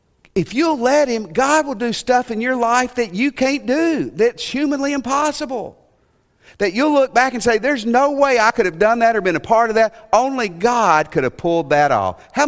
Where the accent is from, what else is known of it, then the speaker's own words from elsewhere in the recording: Tennessee, United States; I grew up in Tennessee, and even for me in Tennessee, that'd be odd.